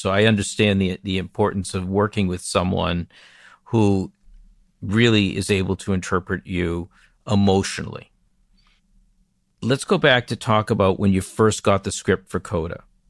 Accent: Gloucester, Massachusetts, United States; And as someone who grew up in Gloucester, I was proud to see a film based in my hometown.

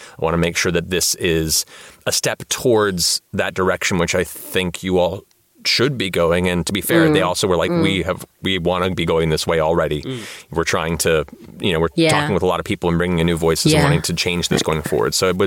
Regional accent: United States; I've grew up with my subconscious biases just from growing up in American society

